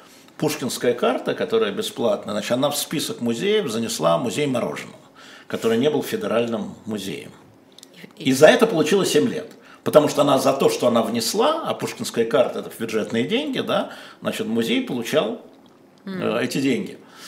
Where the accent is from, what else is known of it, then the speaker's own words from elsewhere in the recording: Russia; два иностранных агента, два русских, выходят в город в центр манифестации